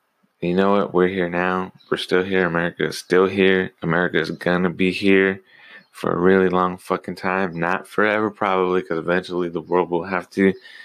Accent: United States; I know I'm American.

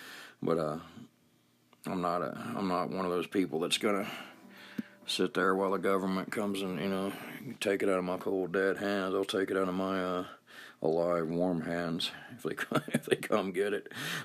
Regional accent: Georgia, United States; I was a kid, I was born in 68. But I know back in the 70s, growing up near Atlanta, I grew up like, you know, 25 miles from Atlanta.

